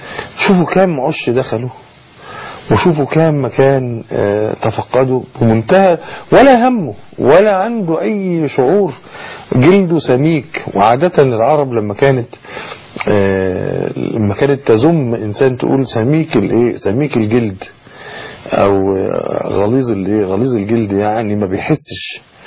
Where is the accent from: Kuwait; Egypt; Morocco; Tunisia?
Egypt